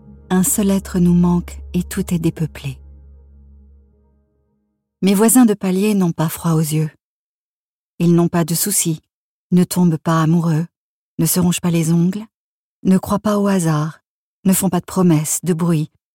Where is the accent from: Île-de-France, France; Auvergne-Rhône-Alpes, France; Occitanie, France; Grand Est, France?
Grand Est, France; born there; Je suis née sous X, dans les Ardennes, au nord du département, dans ce coin qui fricote avec la Belgique.